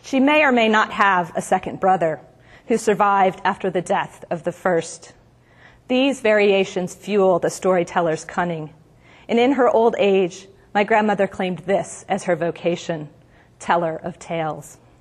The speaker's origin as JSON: {"language": "English", "region": "Missouri", "country": "United States", "tie": "born or raised there", "said": "So I grew up Hapa in Missouri, not knowing what Hapa was at the time, and also at a time when there really wasn't much of a Chinese community there"}